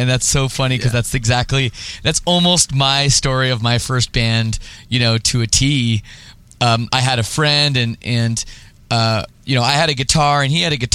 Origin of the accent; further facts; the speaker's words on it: Oakville, Ontario, Canada; also born or lived in Scarborough, Canada; I grew up right there, like I grew up in Oakville, I should say. I already said that. But the first 6 years of my life, I spent in West Hill, Scarborough, right by the zoo.